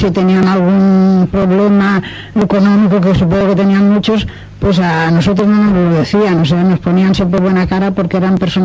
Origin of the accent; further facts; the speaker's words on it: Valencia, Valencian Community, Spain; Yo, como soy del Carañal, tenía otras fiestas maravillosas, la Semana Santa, que aún la tengo, porque yo cuando empiezo la Semana Santa me voy al Carañal y en toda la semana yo no aparezco por Valencia.